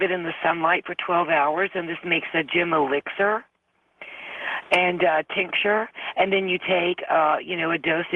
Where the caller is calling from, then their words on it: Jacksonville, United States; I'm calling from Jacksonville.